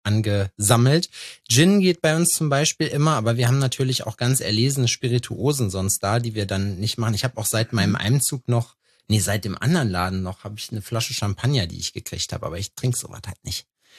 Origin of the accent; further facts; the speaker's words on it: North Rhine-Westphalia, Germany; saß ich an der Glör bei uns an der Talsperre rum in meiner Heimat